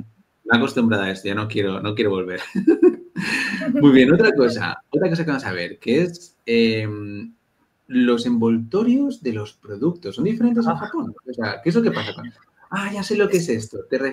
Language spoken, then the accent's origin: Spanish; Spain; Yo voy a ser un poco racista con los españoles porque soy español.